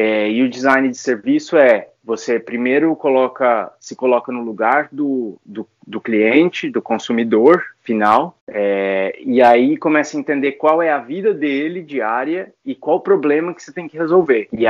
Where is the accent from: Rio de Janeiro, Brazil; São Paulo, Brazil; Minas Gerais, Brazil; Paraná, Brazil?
Paraná, Brazil; Maringá; eu sou maringaense. Sim, sim. Eu sou maringaense, mas eu estudei no Rio, sim.